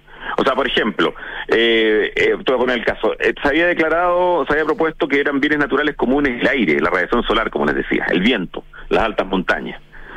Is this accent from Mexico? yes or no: no; Chile; como todos somos chilenos